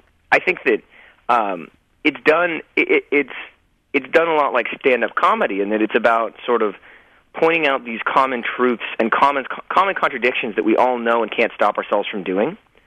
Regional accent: Toronto, Ontario, Canada; I grew up in Toronto, Canada, in the city.

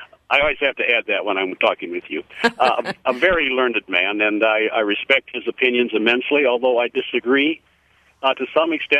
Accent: Holmen, Wisconsin, United States; I'm from Holman, but La Crosse had one.

